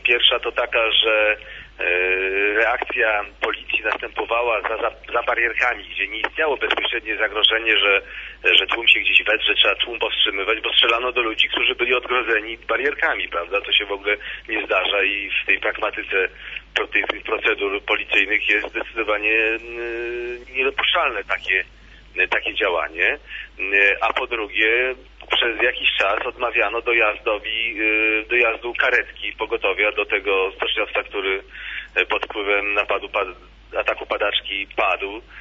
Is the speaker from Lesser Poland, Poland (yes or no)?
no; Gdańsk, Pomeranian Voivodeship, Poland; bo jako gdańszczanin czułem taki obowiązek.